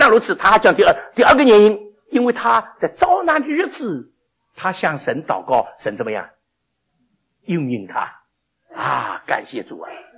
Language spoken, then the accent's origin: Chinese; Shanghai, China; 我们上海人不吃辣的。